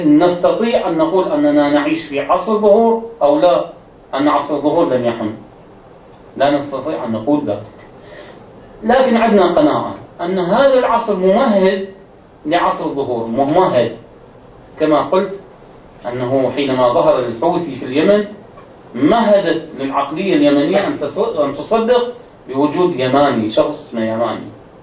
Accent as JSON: {"language": "Arabic", "country": "Iraq", "said": "ولذلك ما يحدث عندنا في العراق وفي دول الجوار"}